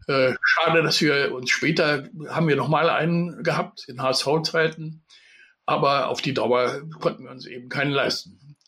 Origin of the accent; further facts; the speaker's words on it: Brandenburg, Germany; ich komme ja aus der Mark Brandenburg